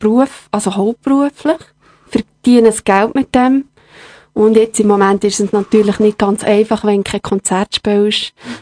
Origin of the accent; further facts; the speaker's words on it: Willisau, Lucerne, Switzerland; Also ich bin in Willisau selber aufgewachsen, bin jetzt kürzlich gerade gezögelt.